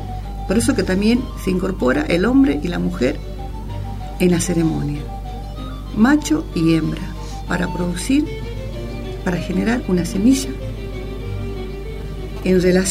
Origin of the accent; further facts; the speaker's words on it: Yavi, Jujuy, Argentina; recordar momentos vividos en mi pueblo, en Yavi, en La Quiaca, mis abuelos, mi gente querida